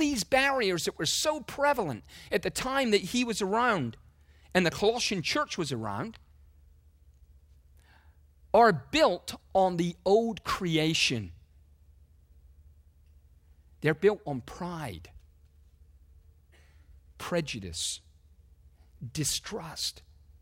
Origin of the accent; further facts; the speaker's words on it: England, United Kingdom; I'm an Englishman. Who you graciously allow to live here.